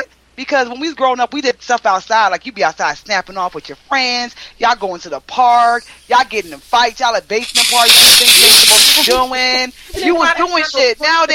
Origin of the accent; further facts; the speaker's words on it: Jamaica; I came from Jamaica.